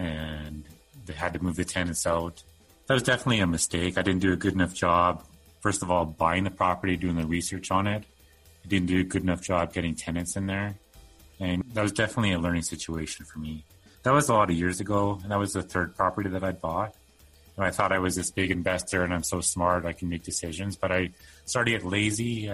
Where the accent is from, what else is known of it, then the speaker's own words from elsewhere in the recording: Canada; as a Canadian